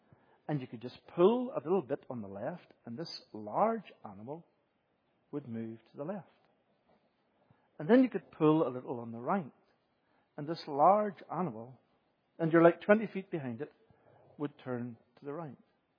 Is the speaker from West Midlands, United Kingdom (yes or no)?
no; Northern Ireland, United Kingdom; I grew up in Northern Ireland, but I grew up a generation which was a generation of the coming of the tractor.